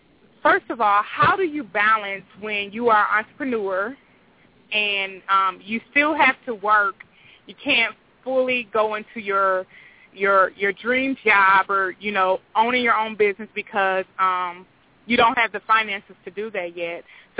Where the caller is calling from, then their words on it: Milwaukee, Wisconsin, United States; I am calling from the Milwaukee area.